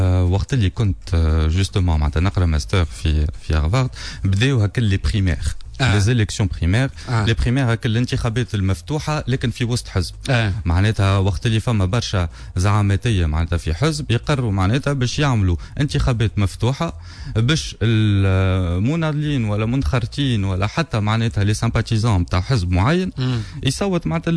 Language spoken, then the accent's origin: Arabic; Tunisia; القصة هذه اللي كتونسي بوك وامك يجيبوك إن شاء الله بعد عمر طويل